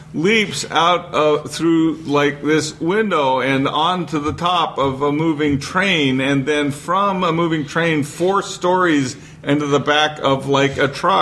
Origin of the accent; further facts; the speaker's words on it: United States; I'm an American.